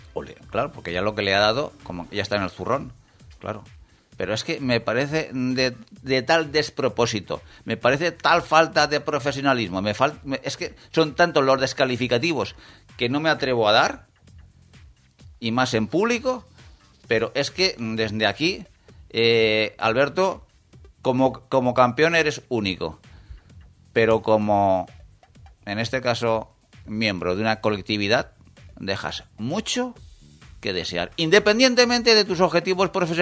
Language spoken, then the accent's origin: Spanish; Spain; estoy hablando como español, como persona cívica de este santo país